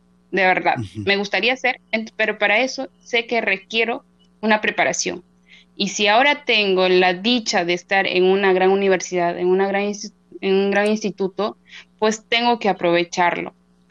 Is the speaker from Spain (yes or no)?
no; Awajún, San Martín, Peru; puedo decir orgullosamente que soy Ahuajún. Vengo de la región de San Martín, distrito de Ahuajún, y tengo la dicha de tener a mis padres que son Ahuajún. En realidad toda mi familia.